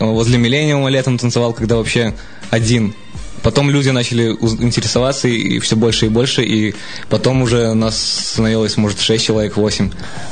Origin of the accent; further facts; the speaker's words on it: Minsk, Belarus; Родился в Минске, учился в школе. Обычная школа, самая преступная, наверное, в городе была, во Фрунзенском районе.